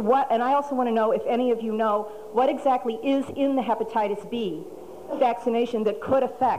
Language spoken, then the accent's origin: English; Chicago, Illinois, United States; I'm from Chicago.